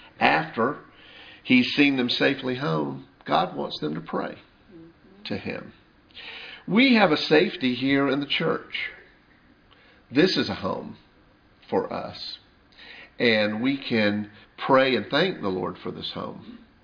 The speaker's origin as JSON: {"language": "English", "town": "Atlanta", "region": "Georgia", "country": "United States", "tie": "born or raised there", "said": "When I'm away from North Georgia, I grew up here, native Atlantan. When I'm away from North Georgia and these rolling Appalachian hills and pine trees, I miss it."}